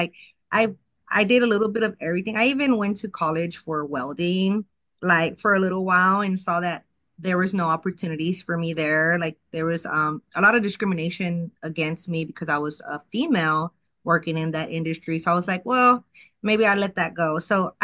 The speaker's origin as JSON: {"language": "English", "town": "Houston", "region": "Texas", "country": "United States", "tie": "born or raised there", "said": "I am from Houston, Texas. Well, really born in Pasadena, Texas, but been living in Houston all my life. My family is from Mexico, and yeah"}